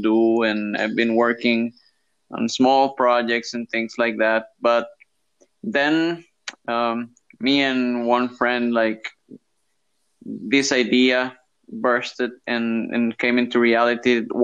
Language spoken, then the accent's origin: English; San Jose, San José, Costa Rica; I was born and raised here, so all my life I've lived here. And since I was a kid, I was been very, very close to nature, even though I live in the largest city of Costa Rica, which is San Jose.